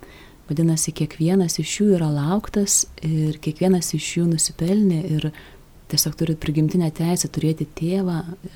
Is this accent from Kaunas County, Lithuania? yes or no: yes; Kaunas, Kaunas County, Lithuania; kadangi esu iš Kauno